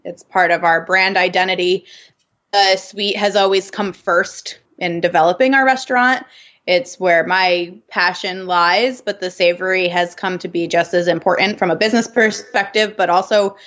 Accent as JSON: {"language": "English", "town": "Wayne", "region": "New Jersey", "country": "United States", "tie": "born or raised there", "said": "I was born and raised in New Jersey. I currently live in Morris County with my husband, but I grew up in Wayne going out to eat in Montclair."}